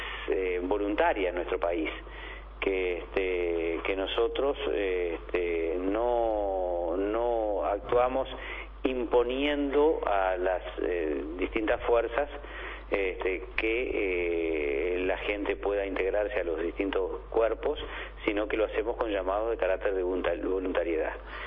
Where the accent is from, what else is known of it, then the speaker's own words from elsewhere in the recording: Uruguay; el orgullo que sentimos como orientales, como uruguayos